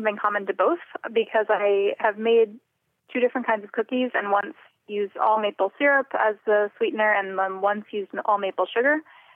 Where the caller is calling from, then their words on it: Somerville, Massachusetts, United States; I'm calling from Somerville.